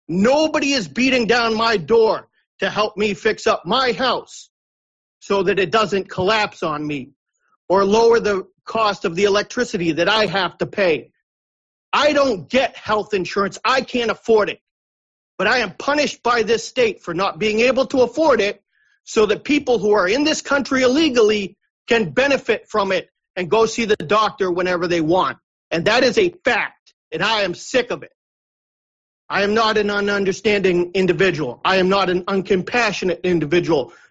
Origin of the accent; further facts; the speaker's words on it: Massachusetts, United States; I'm born and raised on Cape Cod.